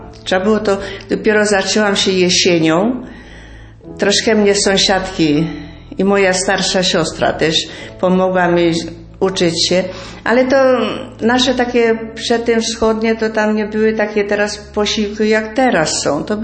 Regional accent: Subcarpathian Voivodeship, Poland; ale ja pochodzę z terenów bieszczadzkich. Było bardzo dużo pola.

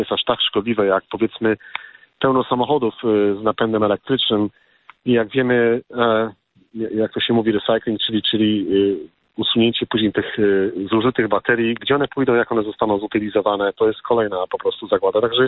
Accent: Gdańsk, Pomeranian Voivodeship, Poland; now in United States; Ja też pochodzę z Gdańska, mieszkam w Ameryce już prawie 30 lat

